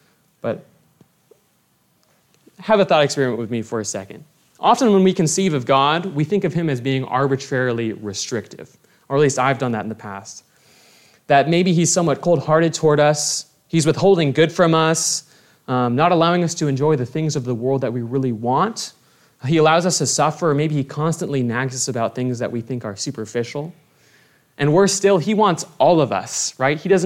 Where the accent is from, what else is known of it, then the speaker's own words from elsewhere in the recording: Midwest, United States; Growing up in the Midwest, don't get a lot of fresh citrus, right?